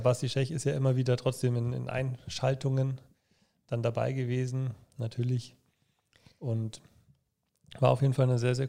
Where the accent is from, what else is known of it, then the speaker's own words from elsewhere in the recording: Munich, Bavaria, Germany; Ja gut, auch ich habe nicht den echten bayerischen Hintergrund. Ich bin zwar in München geboren, aber dann doch meine Eltern aus dem schönen Hessen hergezogen, zu Kroaste.